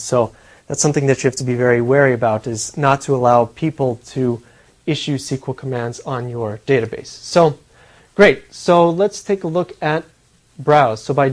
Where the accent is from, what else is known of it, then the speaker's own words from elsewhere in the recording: El Paso, Texas, United States; so we'll do my hometown, El Paso, Texas.